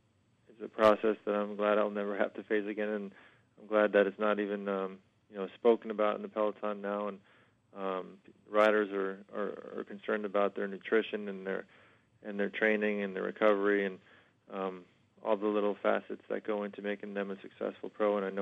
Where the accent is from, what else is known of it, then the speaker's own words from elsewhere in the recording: New York, United States; I grew up in New York, and I learned how to race a bike in Central Park.